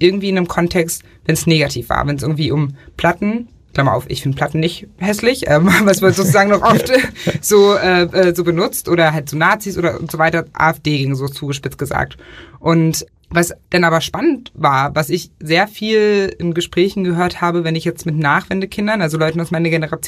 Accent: East Germany, Germany; wir sind im Osten aufgewachsen.

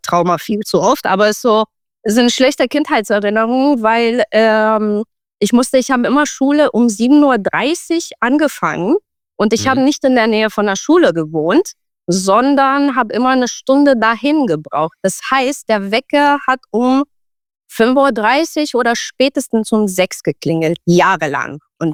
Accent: Romania; ich komme aus Rumänien

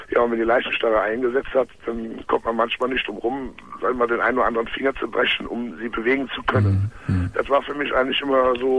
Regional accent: Cologne, North Rhine-Westphalia, Germany; Also ich komme aus Köln, kann man ruhig sagen.

